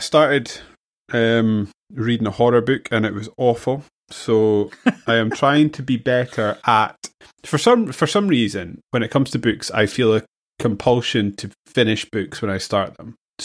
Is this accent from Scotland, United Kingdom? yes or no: yes; Gourdon, Scotland, United Kingdom; washes up on my hometown, well, village, Gourdin's shore, and they find the crate and start drinking the tea, and the whole village starts turning into zombies.